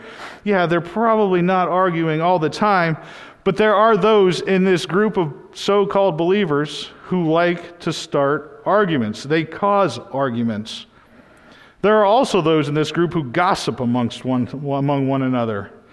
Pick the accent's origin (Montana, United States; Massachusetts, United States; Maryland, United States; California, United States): Massachusetts, United States; Boston; in my hometown of Massachusetts, of Boston, everyone was used to the bald-headed, sunglass-wearing, goatee